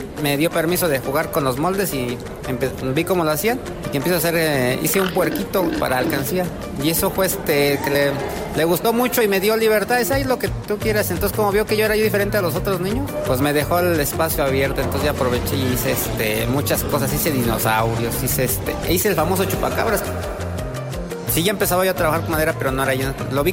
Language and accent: Spanish; Tlaxcala, Mexico; Yo soy del estado de Tlaxcala.